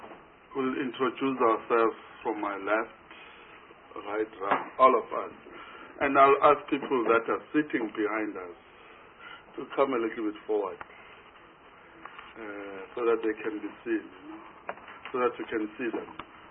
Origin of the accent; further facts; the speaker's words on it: KwaZulu-Natal, South Africa; I come from KwaZulu-Natal